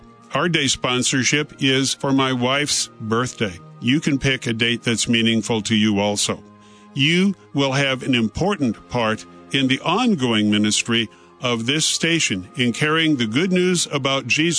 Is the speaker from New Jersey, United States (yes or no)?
no; Quincy, Illinois, United States; from Quincy, Illinois, also pastor of St. Paul's Lutheran Church in Bowen, Illinois.